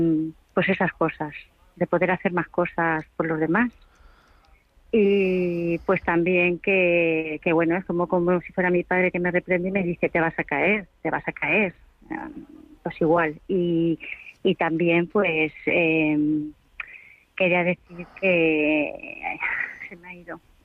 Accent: Madrid, Community of Madrid, Spain; Yo soy de Madrid, pero estoy aquí en Campo Amor veraneando.

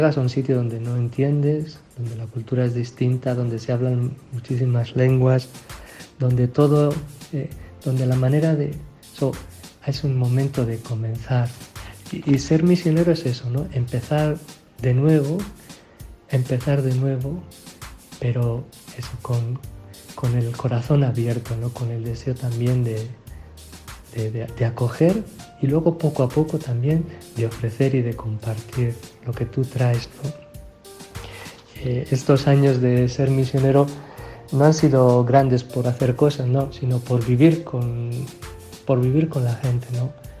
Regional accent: Burgos, Castile and León, Spain; moved away as an adult; now in Zambia; Soy natural de Burgos, bautizado en la parroquia del Espíritu Santo, crecí en la parroquia de San Fernando.

